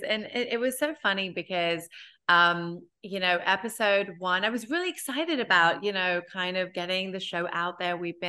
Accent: United Kingdom; A, I'm British, B, I'm Indian.

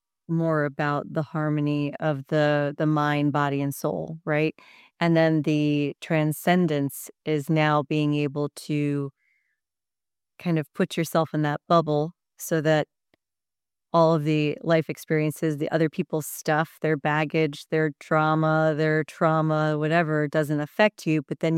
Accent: New York, United States; I'm a New Yorker.

